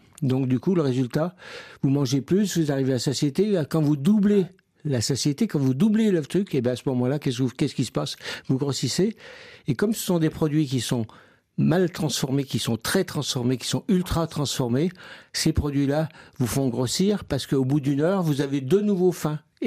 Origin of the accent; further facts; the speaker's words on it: France; chez nous en France